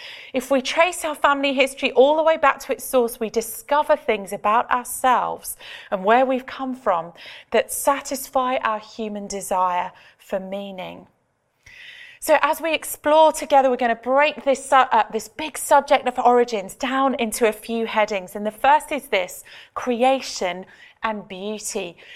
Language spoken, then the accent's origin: English; Australia; born there; My mum is English, but I was born in Australia. And my family have actually moved around quite a lot. I've lived in 10 different places.